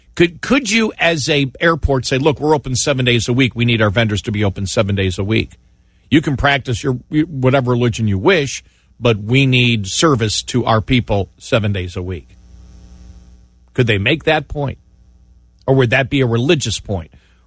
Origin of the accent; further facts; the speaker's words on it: Buffalo, New York, United States; moved away as an adult; also born or lived in Oregon; now in Texas, United States; And growing up in Buffalo where I did and, you know, with the winters, I can still remember.